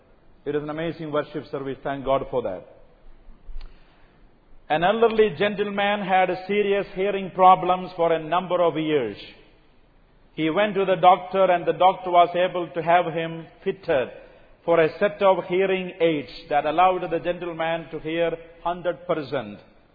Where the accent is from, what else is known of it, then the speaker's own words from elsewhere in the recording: South India, India; accent: southern; from my accent you can understand, I come from South India. I have a southern accent like some of y'all.